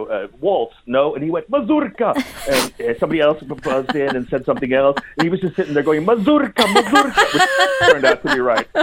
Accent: Sweden; also born or lived in Austria / United States; I grew up in Sweden and Austria and in America.

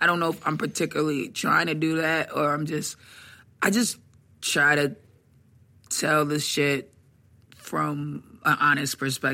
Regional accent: Atlanta, Georgia, United States; I was born in Atlanta.

